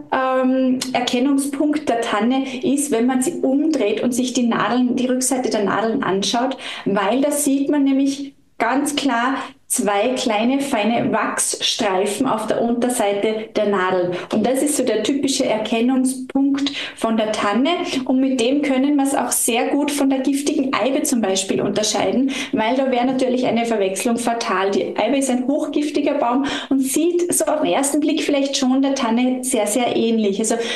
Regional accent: Salzburg, Austria; ich komme direkt aus den Bergen, aus dem Salzburger Land, eben mitten im Wald quasi zu Hause.

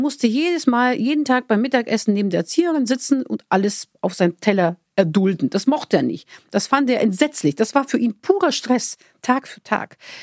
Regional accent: Bulgaria; Und also da, wo ich herkomme in Bulgarien, sind die ersten 40 Tage oder 40 Tage sind so ein Zeitfenster, übrigens auch beim Tod, nicht nur bei der Geburt.

